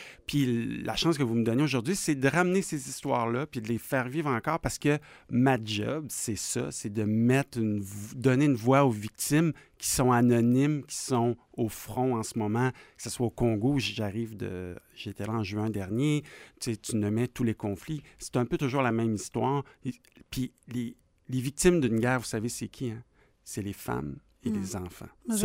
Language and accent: French; Sainte-Foy, Quebec, Canada; J'étais ado, donc moi, j'ai grandi ici à Sainte-Foy.